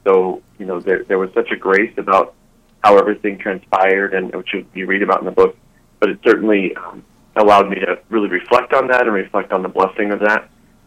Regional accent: Phoenix, Arizona, United States; I grew up in Phoenix, Arizona.

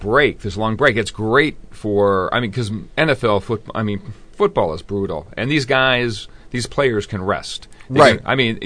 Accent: Erie, Pennsylvania, United States; I'm from Erie. I say yes.

